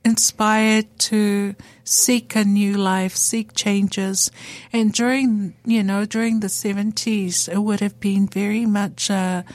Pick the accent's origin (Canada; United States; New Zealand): New Zealand; Auckland; I grew up in South Auckland, Otara, 274. And I schooled there, I went to college